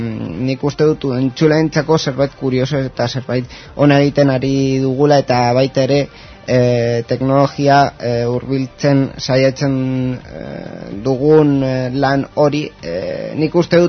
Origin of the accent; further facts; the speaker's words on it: Basque Country, Spain; also born or lived in Bilbao; ni bai Bilbon jaio nintzela, baina bera esku biok patateroak gara, eta gure euskara, ba, bueno, agian Gipuzkoar bati edo Bizkaitar bati ba, letxe bat